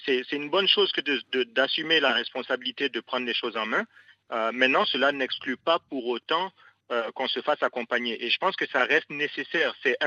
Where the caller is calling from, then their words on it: Ouagadougou, Centre, Burkina Faso; also born or lived in France; j'ai vécu dans les deux pays. J'ai obtenu des diplômes français, je suis rentré au Burkina pour vivre à Ouaga.